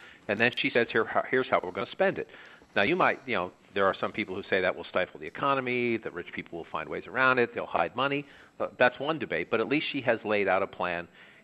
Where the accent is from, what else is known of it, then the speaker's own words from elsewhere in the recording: Boston, Massachusetts, United States; I was the kid from Boston covering Dukakis